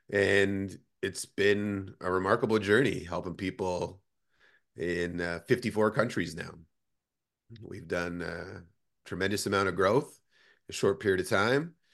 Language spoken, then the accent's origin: English; Canada; I'm Canadian, father of two, expecting a third